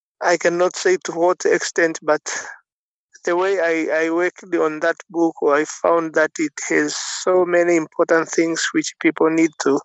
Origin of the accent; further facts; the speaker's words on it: Sanyaju, Kilimanjaro, Tanzania; English is a second language; I'm from Sanyaju in Kilimanjaro, Tanzania.